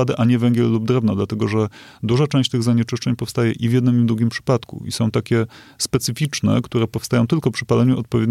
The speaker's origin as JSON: {"language": "Polish", "town": "Kraków", "region": "Lesser Poland", "country": "Poland", "said": "mimo, że powinienem wiedzieć jako Krakus"}